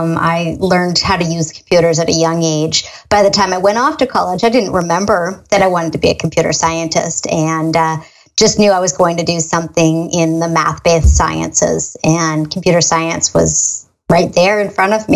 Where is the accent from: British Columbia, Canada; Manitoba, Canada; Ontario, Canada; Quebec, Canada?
British Columbia, Canada; Vancouver; moved away as an adult; now in United States; I'm from north of here. I'm from Canada. I'm from Vancouver, BC. So my house, my childhood home is 2.5 hours away from my adult home in a foreign country